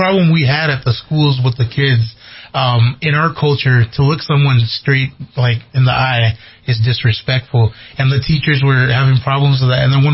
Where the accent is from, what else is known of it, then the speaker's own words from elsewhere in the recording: Springdale, Arkansas, United States; because I was born and raised in Springdale, Arkansas, so it took a lot of years, a whole bunch of years for me to learn about my own culture